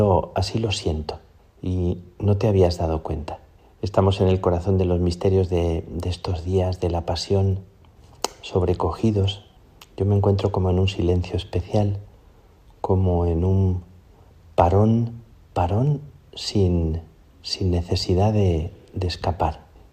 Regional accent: Plasencia, Extremadura, Spain; el nazareno de la Catedral de Plasencia, de mi tierra

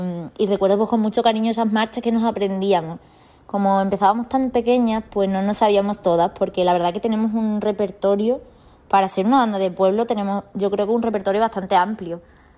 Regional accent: Campanario, Extremadura, Spain; la Semana Santa en mi tierra natal, en Extremadura, y en concreto en Campanario, mi pueblo se vive mucho.

